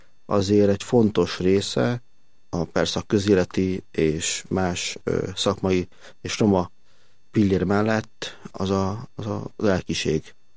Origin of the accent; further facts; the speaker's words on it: Szabadszállás, Bács-Kiskun, Hungary; Én Szabadszalásról származom, ott nőttem fel. Ez egy Bácsiskó megyei település. Kecskemét, fel egy 25-30 kilométerre.